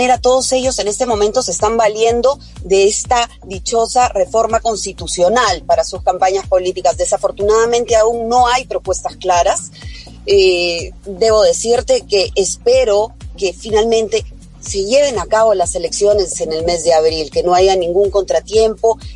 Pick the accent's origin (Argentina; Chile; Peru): Peru; Yo como peruana no llego a ver la luz al final del túnel.